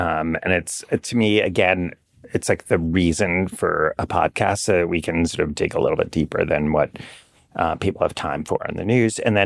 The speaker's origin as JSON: {"language": "English", "region": "New York", "country": "United States", "said": "I'm a New Yorker."}